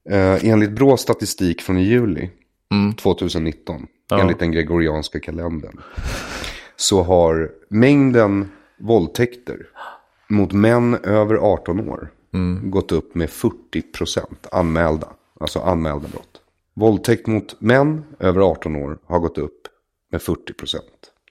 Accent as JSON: {"language": "Swedish", "town": "Bergshamra", "region": "Stockholm County", "country": "Sweden", "tie": "born or raised there", "said": "Så fort ungdomsgården var stängd där i Bergshamra där jag växte upp"}